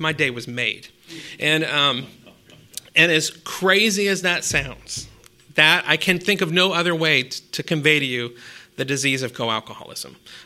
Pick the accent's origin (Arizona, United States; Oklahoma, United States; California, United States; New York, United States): California, United States; Sacramento; Yes, growing up in Sacramento, California, my mother was an alcoholic.